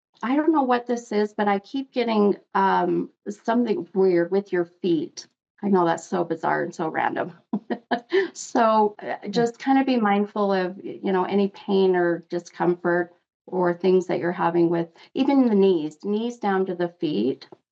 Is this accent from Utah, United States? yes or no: yes; Salt Lake City, Utah, United States; And this is in my hometown. So it's … in Salt Lake.